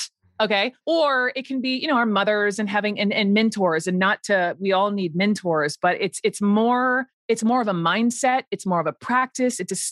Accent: Atlanta, Georgia, United States; let me check my privilege right here as a white woman born and raised in Atlanta.

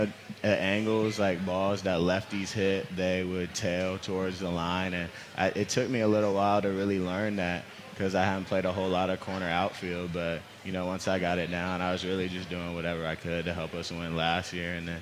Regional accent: Tallahassee, Florida, United States; So, I grew up in Tallahassee, Florida, and in middle school, we were volunteer with the Miracle League.

